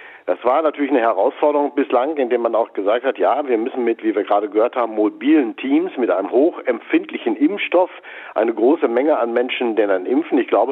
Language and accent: German; North Rhine-Westphalia, Germany; Ich weiß zum Beispiel aus meiner Heimat in Nordrhein-Westfalen